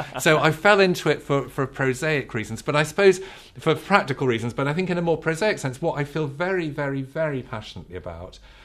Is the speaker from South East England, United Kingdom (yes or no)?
no; Birkenhead, North West England, United Kingdom; I was brought up in Birkenhead, near Liverpool. My mother was of Irish origin, so big Catholic family.